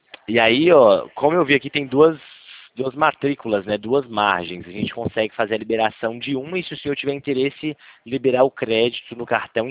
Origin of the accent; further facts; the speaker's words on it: Montes Claros, Minas Gerais, Brazil; Eu sou lá de Montes Claros.